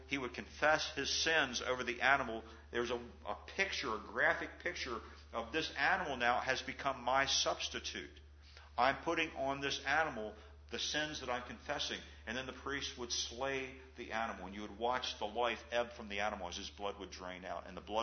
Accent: Maryland, United States; I was working at a cement block factory in my hometown back in Maryland

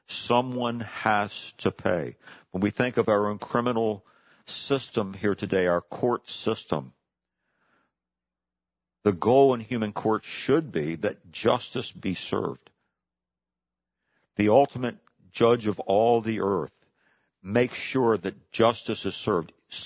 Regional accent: Hagerstown, Maryland, United States; The church that I grew up in back in Hagerstown, Maryland, on occasion would invite guest speakers

